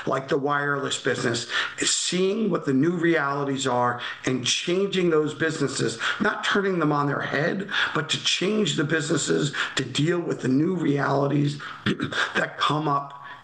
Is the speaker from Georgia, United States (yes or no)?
no; Old Bridge, New Jersey, United States; In Old Bridge, New Jersey, and I'm the middle of three boys.